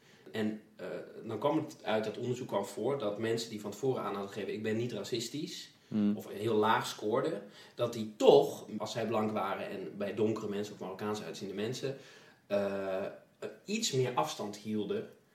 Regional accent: Twello, Gelderland, Netherlands; Maar ik kom uit Twello.

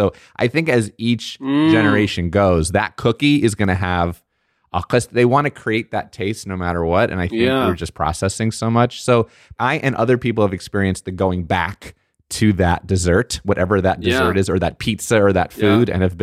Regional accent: New Jersey, United States; That's what I grew up. I grew up in Jersey. Mrs. Fields was my go-to.

